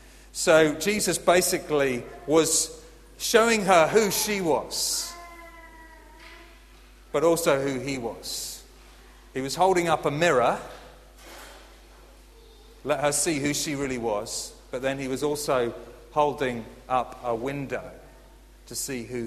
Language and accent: English; United Kingdom; We're British, aren't we, many of us here today?